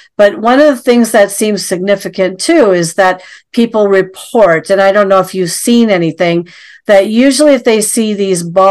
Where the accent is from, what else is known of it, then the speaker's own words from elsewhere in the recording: Minnesota, United States; But also, I'm from Minnesota, and we have, and there's been reports that we do have a different looking Bigfoot up in northern Minnesota because we've got a heavy wooded area.